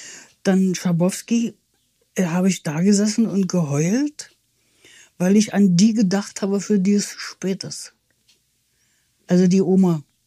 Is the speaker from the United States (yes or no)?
no; Berlin, Germany; in die ersten knapp vier Lebensjahre bin ich in West-Berlin groß geworden